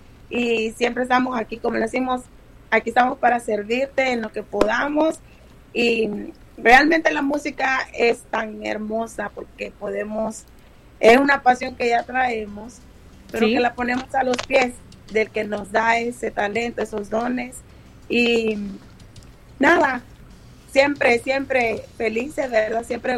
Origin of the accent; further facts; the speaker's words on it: Honduras; born there; moved away; somos hondureños, ¿verdad? Muy agradecidos, muy orgullosos de haber nacido en tierras hondureñas. Mi esposo y yo emigramos aquí hace como aproximadamente más de 20 años.